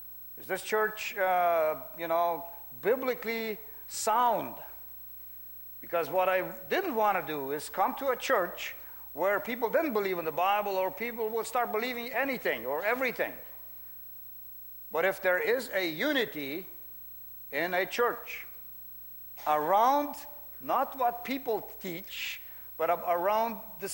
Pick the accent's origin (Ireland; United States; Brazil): Brazil; moved away as an adult; we are from Brazil. Originally, we lived there about 40 years. The last 10 years in Brazil, at least, we were living, 11 years actually, we were living in a big city called Curitiba.